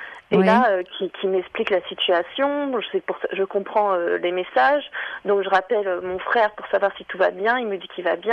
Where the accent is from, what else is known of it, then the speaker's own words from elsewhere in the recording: France; j'ai été touchée en tant que Française, parce qu'on a attaqué mon pays. Et aussi, on a bafoué ma religion, parce que je m'exprime rarement en tant que musulmane.